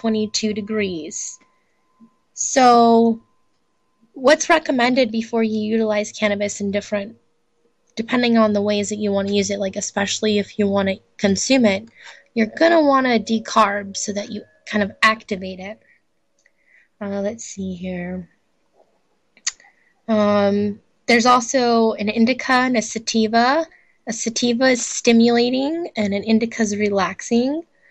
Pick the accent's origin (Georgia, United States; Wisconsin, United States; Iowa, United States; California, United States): California, United States; Lemon Grove; live from the Love Lab in my hometown of Lemon Grove.